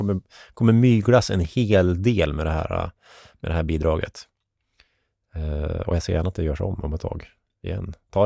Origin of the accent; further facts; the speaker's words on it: Delsbo, Gävleborg County, Sweden; när jag var i Delsbo här, där jag är ifrån, i somras